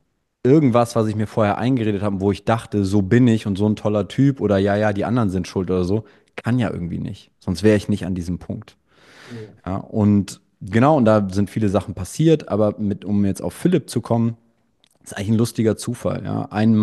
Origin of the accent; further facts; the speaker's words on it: Radevormwald, North Rhine-Westphalia, Germany; Nee, ich komme aus Rade vom Wald, in der Nähe von Wuppertal. Also es ist so eine Stunde von Bonn.